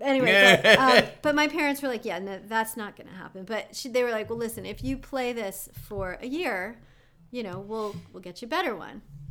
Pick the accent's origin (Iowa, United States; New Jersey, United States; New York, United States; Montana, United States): New Jersey, United States; East Windsor; I grew up in New Jersey.